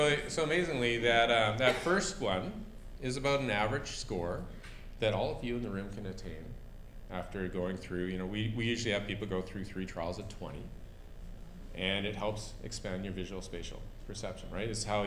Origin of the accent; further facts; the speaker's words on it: Calgary, Alberta, Canada; And because I'm from Calgary and used to bull ride